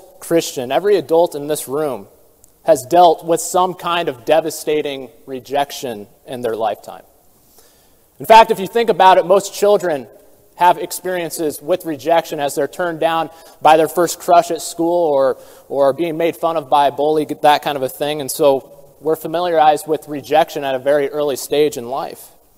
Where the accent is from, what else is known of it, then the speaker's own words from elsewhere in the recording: Seattle, Washington, United States; I'm originally from the Seattle area.